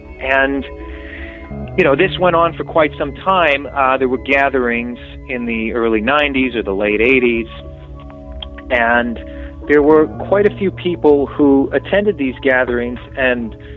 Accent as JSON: {"language": "English", "town": "Long Island", "region": "New York", "country": "United States", "said": "He suggested to me, because I was from Long Island, that I should make a movie about the Montauk Project."}